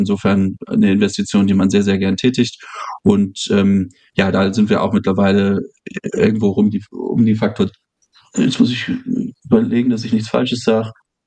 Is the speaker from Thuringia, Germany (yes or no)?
no; Hamburg, Germany; ich komme ursprünglich aus Hamburg, das ist derselbe Architekt, der in den 90ern das Elternhaus gebaut hat, in dem ich aufgewachsen bin